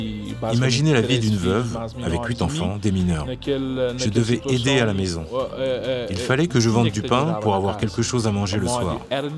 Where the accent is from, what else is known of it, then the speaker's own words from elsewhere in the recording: Praia, Cape Verde; Bon, je suis né, j'ai grandi à Ponta d'Agua.